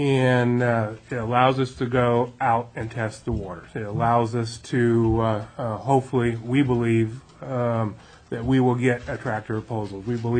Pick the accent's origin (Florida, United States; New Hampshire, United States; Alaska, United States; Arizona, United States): Alaska, United States; Glennallen; I grew up in Alaska. I've seen Anchorage grow from hardly anything. I grew up in Glen Allen.